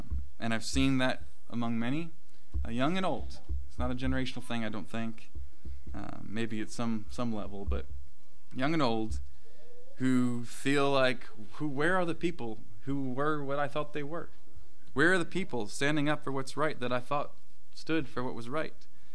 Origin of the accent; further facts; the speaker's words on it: Illinois, United States; I'm from Illinois. This is comfortable for me. I can get out in a matter of minutes, be in cornfields, and it's just, this is home in that sense.